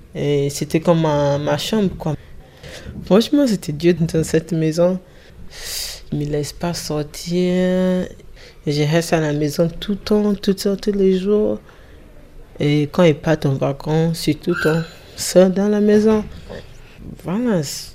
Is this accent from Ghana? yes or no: yes; Ghana; now in Switzerland; En fait, chez nous, au Ghana, c'est normal